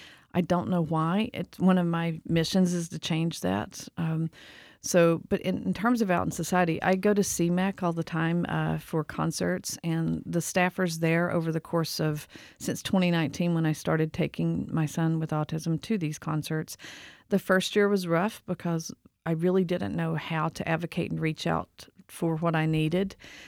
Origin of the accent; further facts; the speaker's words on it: Southeast, United States; Where I'm from, and I love where I'm from. I'm from the Southeast. I love it there.